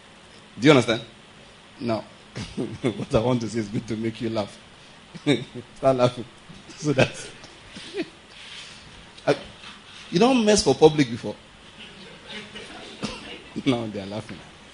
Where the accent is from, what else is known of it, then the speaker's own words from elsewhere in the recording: Nigeria; I'm from Nigeria. I'm visiting for just 1 month.